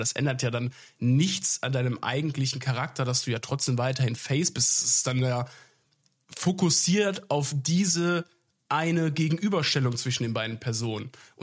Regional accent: North Rhine-Westphalia, Germany; Ich bin Rheinländer. Die reden hier so.

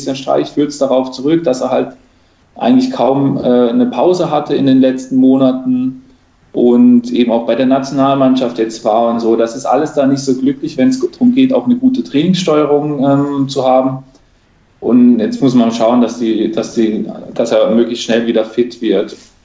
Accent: Freiburg, Baden-Württemberg, Germany; Also Günther ist halt für uns als Freiburger, der ist einfach schon eine Bank.

